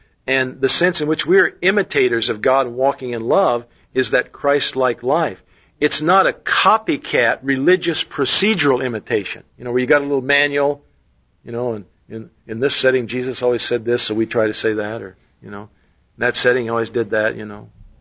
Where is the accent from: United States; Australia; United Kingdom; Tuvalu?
United States; Indianapolis, Indiana; born there; we were going to trek back up to Indiana and Minnesota, where we were born. I was born in Indianapolis, my wife in Minneapolis.